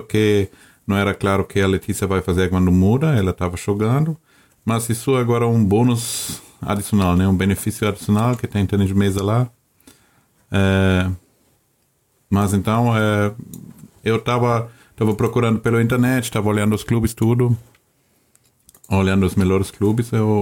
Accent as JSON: {"language": "Portuguese", "country": "Germany", "second_language": "Portuguese", "said": "Não, grande diferença, né? Sou alemão, morei na Alemanha."}